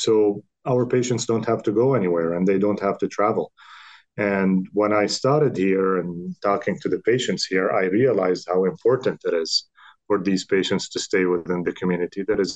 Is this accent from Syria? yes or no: yes; Syria; So I'm originally from Syria. So I grew up in Syria, and I did my med school in Damascus University in Syria